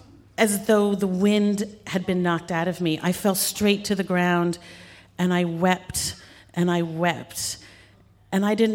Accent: New York City, New York, United States; My brother and I grew up here in New York, and we had spent countless days on summer days, actually, on what we would call Tar Beach.

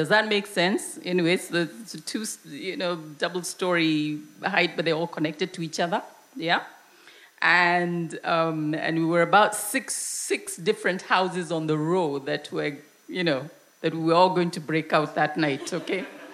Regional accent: Nairobi, Kenya; I want to tell you about a story that happened where I grew up in Nairobi, which is a fair distance from here.

